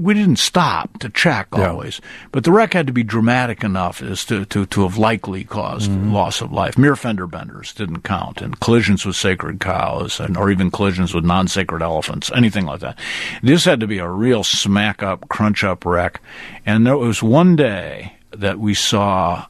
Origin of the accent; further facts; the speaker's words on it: Midwest, United States; also born or lived in New York; And, of course, I'm this kid from New York, I'm from the Midwest, but I was living in New York, obviously Yankee kid.